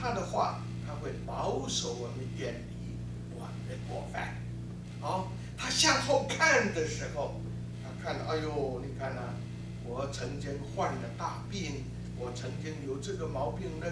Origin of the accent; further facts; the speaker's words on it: Taiwan; moved away as an adult; now in United States; 四十年前，我从台湾就移民来到美国，我们就带了五个儿女